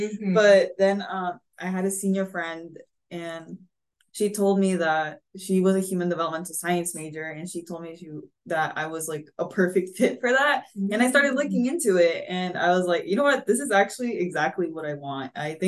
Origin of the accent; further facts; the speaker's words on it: Merced, California, United States; my hometown is currently in Merced, California.